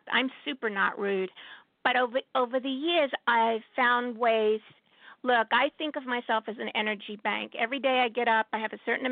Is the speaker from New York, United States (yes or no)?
yes; New York City, New York, United States; And the most exciting thing for me personally as a New Yorker